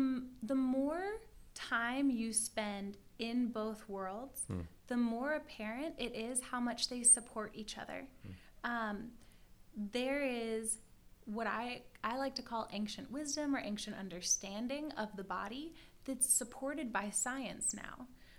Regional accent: Vermont, United States; So the easier answer to that question is that I come from Vermont, which is one of the most liberal states nation, right?

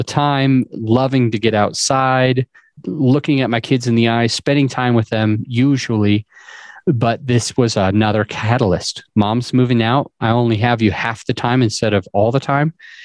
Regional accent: Utah, United States; I grew up in Utah, and one of the biggest takeaways that I got from the families in Utah

